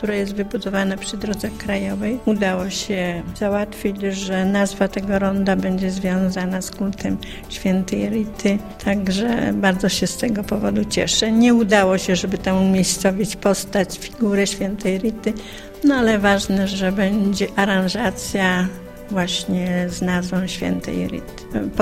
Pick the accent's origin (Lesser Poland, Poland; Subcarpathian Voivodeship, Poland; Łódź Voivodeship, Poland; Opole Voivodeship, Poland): Opole Voivodeship, Poland; Głębinów; pełnię funkcję sołtysa w Głębinowie, mieszkam od urodzenia w Głębinowie.